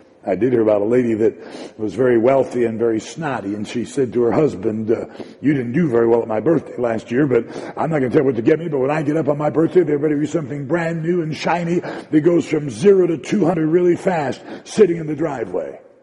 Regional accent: Detroit, Michigan, United States; When I was a boy growing up in Detroit, we would give Valentine's cards to our classmates.

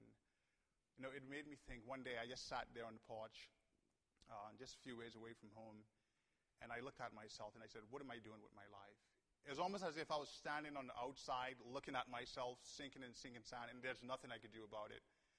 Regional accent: Nassau, New Providence, Bahamas; I'm from Nassau, Bahamas. I grew up on the island all of my life, and I wasn't born or raised in a Christian home. My parents are Catholic, so I was raised Catholic.

